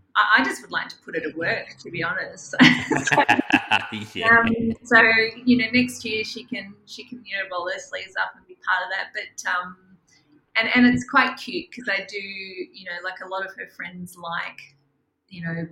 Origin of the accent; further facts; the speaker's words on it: Frankston, Victoria, Australia; I didn't grow up in regional Victoria. I grew up in Frankston, actually.